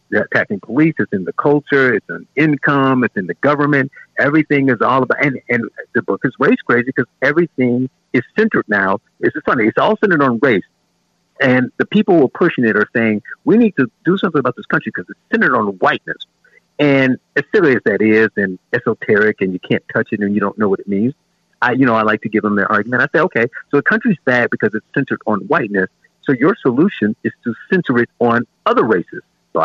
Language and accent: English; Gary, Indiana, United States; I grew up in Gary, Indiana.